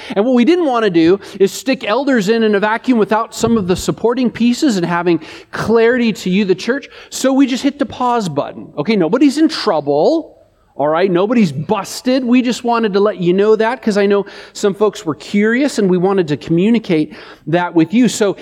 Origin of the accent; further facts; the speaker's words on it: Washington, United States; And I said, well, we're from Washington, which may not be that much better